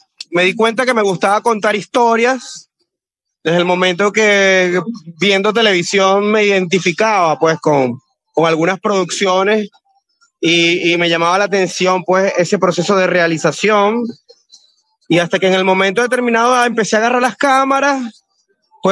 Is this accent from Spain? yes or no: no; San Félix, Bolívar, Venezuela; also born or lived in Puerto Ordaz; yo soy del 1984, nací en San Félix, en una parroquia que se llama La Costa, y bueno, me he criado, pues, entre Puerto Ordaz y San Félix toda mi vida. También, pues, he viajado mucho, así que, pues, soy un viajero que nació en Guayana.